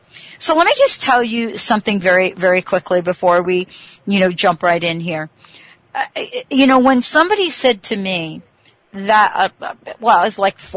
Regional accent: East Coast, United States; I'm from the East Coast. Not sure that I understand what that is.

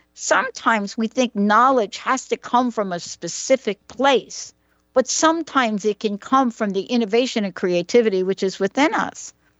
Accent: Bronx, New York, United States; Now, I come from the Bronx, and I swear that is the home of rap.

